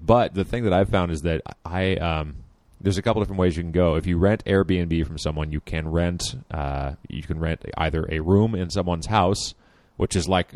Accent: Michigan, United States; I'm from Michigan.

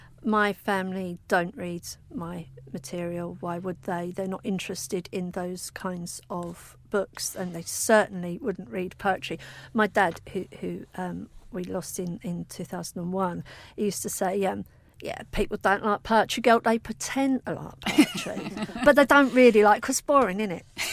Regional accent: Basildon, East of England, United Kingdom; I grew up in Basildon, which is a new town, and at that time it's exclusively working class.

